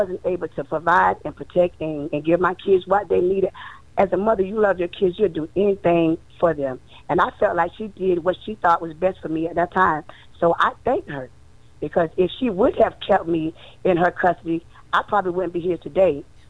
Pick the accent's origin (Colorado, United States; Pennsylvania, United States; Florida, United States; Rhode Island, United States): Florida, United States; West Palm Beach; born there; I was born in West Palm Beach, Florida.